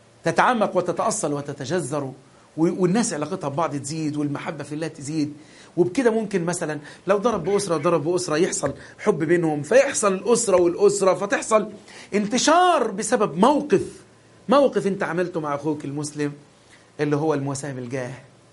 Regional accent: Egypt; أن يحفظ بلدنا مصر

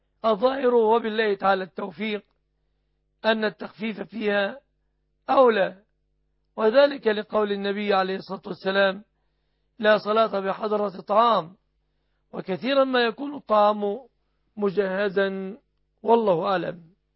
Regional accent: Egypt; بلادنا مصر

